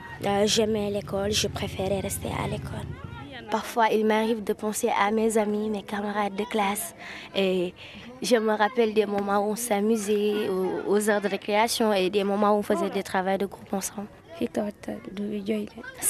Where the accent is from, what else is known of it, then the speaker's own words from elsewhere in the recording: Kolda, Senegal; born there; J'ai 15 ans. Je suis née à Kolda.